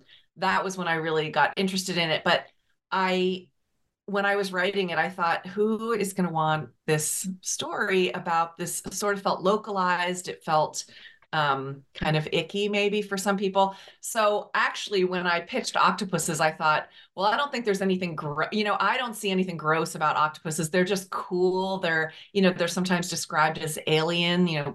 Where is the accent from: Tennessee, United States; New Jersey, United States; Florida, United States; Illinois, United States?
New Jersey, United States; also born or lived in California; now in Virginia, United States; Well, I lived in California for about 17 years. I grew up in New Jersey.